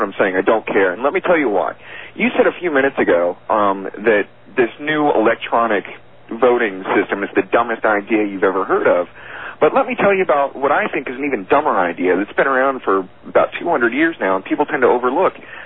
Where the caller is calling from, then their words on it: Atlanta, Georgia, United States; Hi, George. How you doing? … from Atlanta.